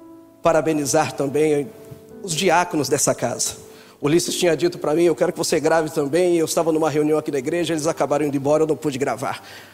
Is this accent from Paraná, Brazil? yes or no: yes; Apucarana, Paraná, Brazil; estão lá da minha cidade, Apucarana, no Paraná.